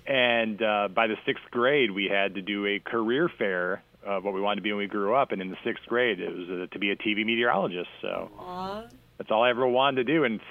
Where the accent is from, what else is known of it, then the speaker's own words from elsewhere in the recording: St. Louis, Missouri, United States; I grew up around St. Louis, and my parents watched the same station all the time